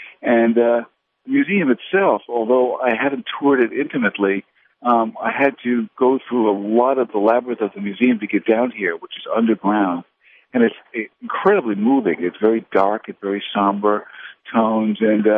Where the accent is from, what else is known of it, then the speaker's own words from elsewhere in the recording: New York, United States; I mean, I'm a New Yorker, but I happened to be in Washington that day.